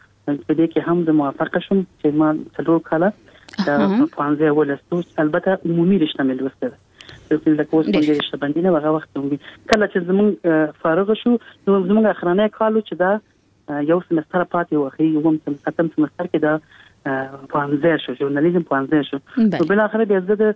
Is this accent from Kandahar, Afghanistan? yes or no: no; Kabul, Afghanistan; ما زه په کابل کې پیدا یم،